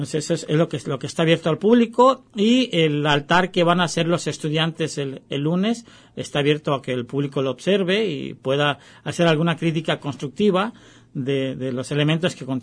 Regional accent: Mexico; para que nosotros como mexicanos recuperemos algo que es propio de nuestra cultura

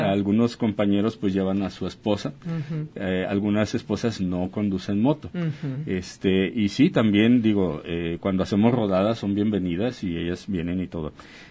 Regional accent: Mexico; los que traemos es la bandera de México, porque pertenecemos, somos mexicanos

